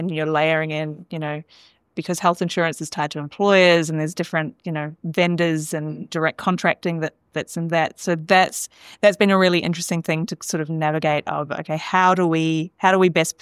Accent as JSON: {"language": "English", "country": "Australia", "tie": "born or raised there", "said": "I grew up in Australia and I work in the US."}